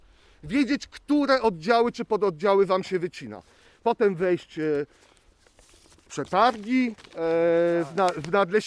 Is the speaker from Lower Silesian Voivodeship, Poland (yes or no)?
yes; Wrocław, Lower Silesian Voivodeship, Poland; Ja jestem przedsiębiorcą z Wrocławia.